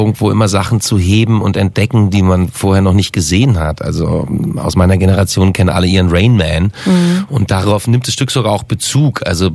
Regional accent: Düsseldorf, North Rhine-Westphalia, Germany; now in Berlin, Germany; Ich bin mittlerweile eingefleischter Kreuzberger, aber hier fing alles an. Also nach der Wende, ich bin Düsseldorfer

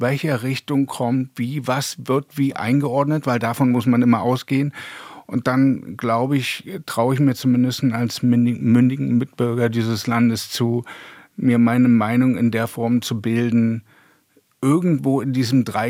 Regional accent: Berlin, Germany; Ich bin eben in Ostberlin groß geworden und habe immer Westradio gehört.

